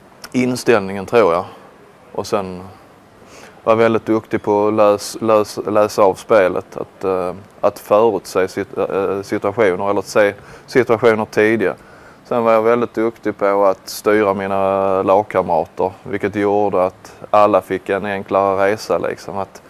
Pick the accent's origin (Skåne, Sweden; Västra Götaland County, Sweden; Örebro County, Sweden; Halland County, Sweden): Skåne, Sweden; Bjärred; jag växte upp i Bjärred, det är ett litet samhälle norr om Malmö